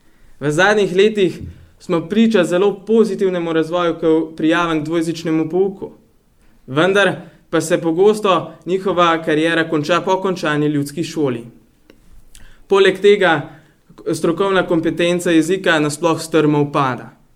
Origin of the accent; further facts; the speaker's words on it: Rateče, Upper Carniola, Slovenia; prihajam iz Rateč, seveda tudi malo naveza kulture, konec koncev imamo le zilsko narečje